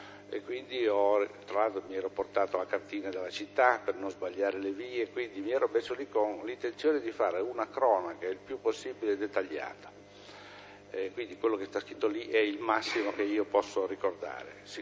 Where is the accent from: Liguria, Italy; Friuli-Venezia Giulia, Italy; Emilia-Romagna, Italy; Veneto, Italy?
Liguria, Italy; Genoa; siccome sono un genovese e conoscevo abbastanza bene la città